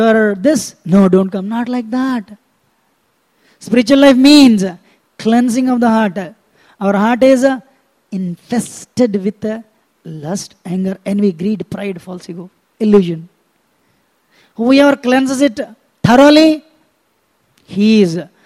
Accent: South India, India; Usually, I'm from South India.

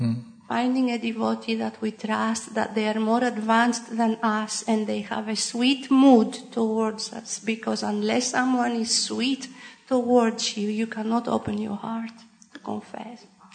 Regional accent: Greece; English is a second language; I know, I come from Greece, and Greeks are very proud for their ancient philosophy.

